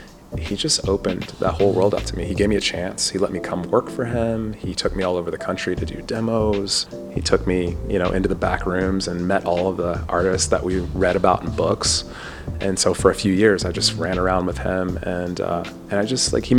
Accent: Louisville, Kentucky, United States; Well, I grew up in Louisville, Kentucky.

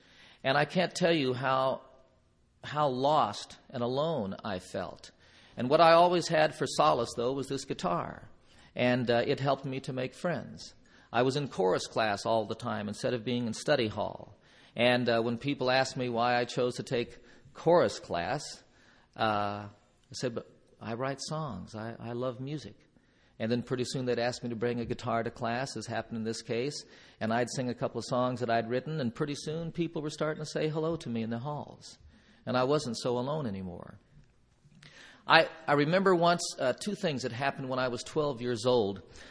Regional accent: Roswell, New Mexico, United States; born there; I'm an Air Force brat. I was born in Roswell, New Mexico. My father was raised on a small family farm in Oklahoma. And I lived in a lot of different places

